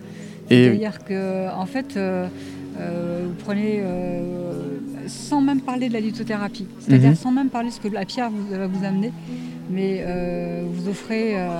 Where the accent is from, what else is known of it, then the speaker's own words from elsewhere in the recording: Fontainebleau, Île-de-France, France; Alors, pas du tout, je suis de Fontainebleau.